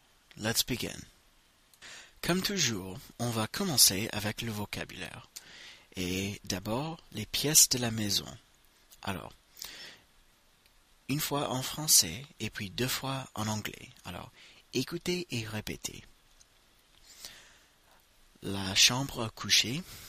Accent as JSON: {"language": "French", "country": "United States", "second_language": "French", "said": "c'est moi qui réalise le podcast. Je suis américain"}